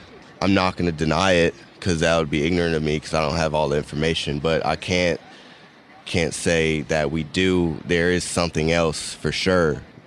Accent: United States; I was growing up in America and murdering people was wrong.

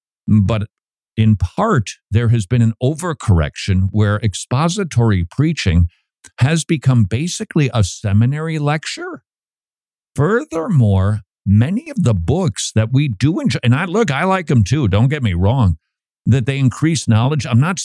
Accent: Minnesota, United States; including this story from Minnesota, my home state, which I would not have heard about if you did not send it in.

